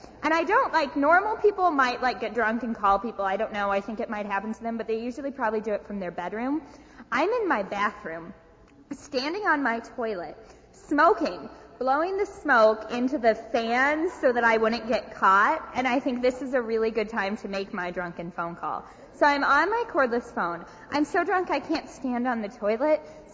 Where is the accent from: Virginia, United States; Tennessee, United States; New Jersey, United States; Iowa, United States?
Iowa, United States; Des Moines; also born or lived in Minneapolis; I recently moved here, 2 months ago actually, from Minneapolis, Minnesota. I'm originally from Des Moines.